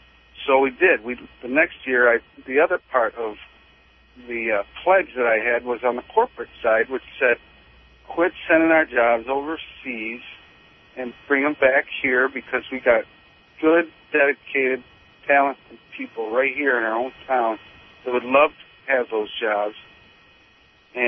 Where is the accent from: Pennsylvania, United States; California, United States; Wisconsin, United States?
California, United States; Berkeley; also born or lived in Highland Park; I was raised in Berkeley, born in Highland Park, and I knew that, I was a mom and pop type of a community guy that knew how to work for a living, with their hands.